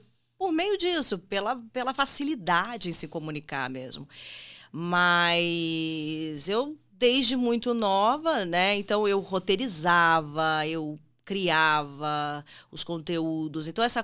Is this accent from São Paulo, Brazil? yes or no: no; Vitória, Espírito Santo, Brazil; eu sou do Espírito Santo, eu sou de Vitória, que é a capital e tal.